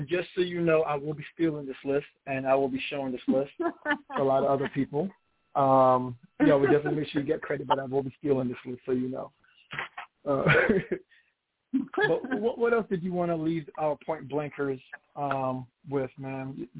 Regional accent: Brooklyn, New York, United States; I'm gangster, all right? I'm from Brooklyn, so.

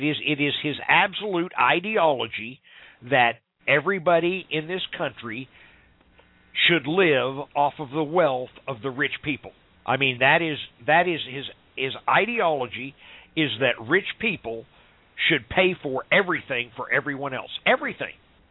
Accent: Stratford, Missouri, United States; I was raised in Stratford, Missouri, a town where the population of the city was a little bit less than the population of the high school

